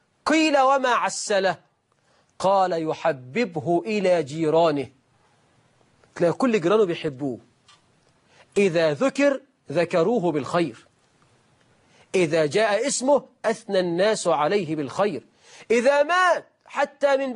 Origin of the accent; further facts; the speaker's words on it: Egypt; وإحنا في أمثالنا كمصريين بنقول